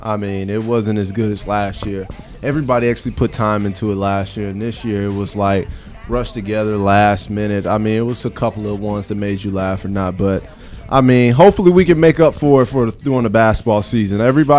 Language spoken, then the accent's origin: English; Ohio, United States; Hey, you know I'm from Ohio. We almost to that East Coast, though.